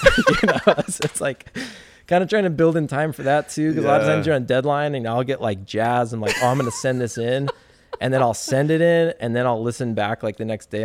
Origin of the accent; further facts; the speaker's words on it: Oregon, United States; now in Los Angeles, United States; And then I go back to Oregon and like my hometown friends are just like playing music on the weekends